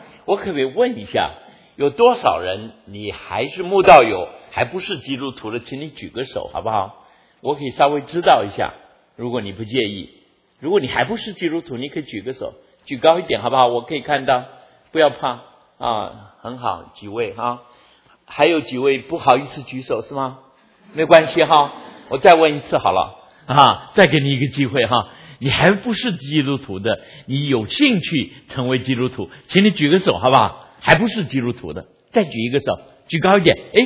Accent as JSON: {"language": "Chinese", "country": "China", "tie": "born there", "moved": "yes", "said": "我出生在中国，但是30年不许可回去，所以已经非常兴奋。"}